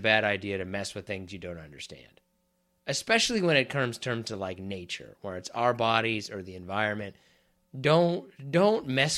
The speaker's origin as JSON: {"language": "English", "town": "Wichita", "region": "Kansas", "country": "United States", "tie": "born or raised there", "said": "Barry Sanders from Wichita, my hometown, by the way, so please don't try to take him."}